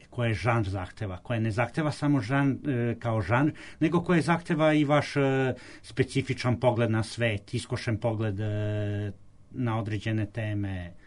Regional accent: Belgrade, Serbia; born there; mi nismo navikli koji smo rođeni u Beogradu da gledamo

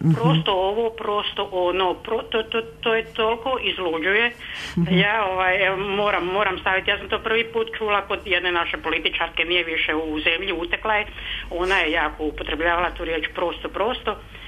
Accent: Croatia; now in Serbia; Ja sam inače došla iz Hrvatske i pokušavam da govorim, da se prilagodim ovom novom svom domu.

